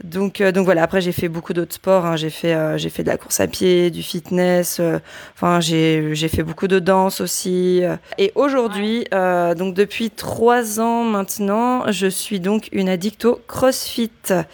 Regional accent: Brittany, France; now in Nantes, France; je suis bretonne pure beurre, on va dire ça comme ça, mais j'habite à Nantes.

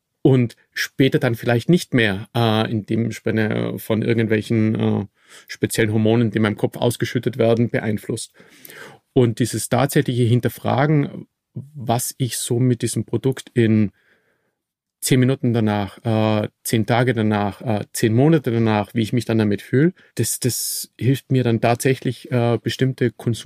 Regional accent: Austria; ich bin Österreicher

